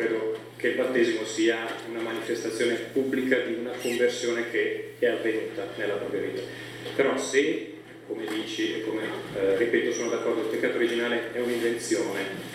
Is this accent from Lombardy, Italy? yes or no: yes; Milan, Lombardy, Italy; vengo da Milano. È la prima volta che sono qua